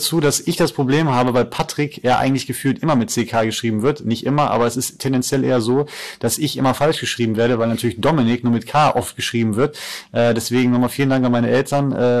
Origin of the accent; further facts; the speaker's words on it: North Rhine-Westphalia, Germany; Meine Heimat. Also Köln war besonders, auch als Stadt, weil ich im Endeffekt 20 Minuten in Bonn war bei meiner Familie.